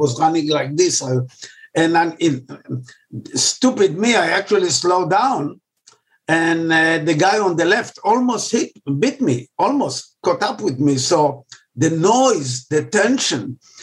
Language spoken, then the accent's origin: English; Israel; I grew up in Israel, and of all things, I lived a mile from the Mediterranean